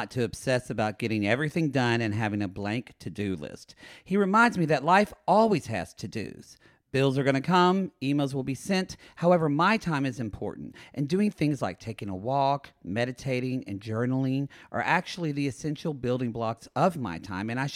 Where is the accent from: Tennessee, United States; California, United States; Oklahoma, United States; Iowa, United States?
Oklahoma, United States; hey, I'm from Oklahoma.